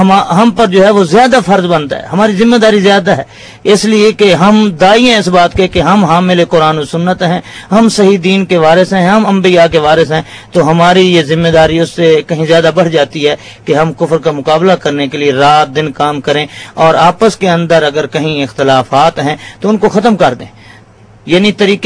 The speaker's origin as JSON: {"language": "Urdu", "town": "Kabirwala", "region": "Punjab", "country": "Pakistan", "said": "ہمارا علاقہ جو ہے وہ کبیر والا ہے، ضلع خانے وال، پنجاب کے اندر ضلع خانے وال کبیر والا ہے"}